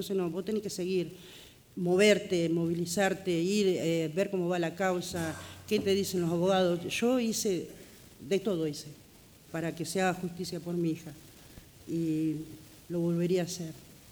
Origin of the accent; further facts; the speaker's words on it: San Andrés de Giles, Buenos Aires Province, Argentina; yo me siento muy acompañada por San Andrés de Giles, el pueblo completo. Entonces me siento orgullosa de mi pueblo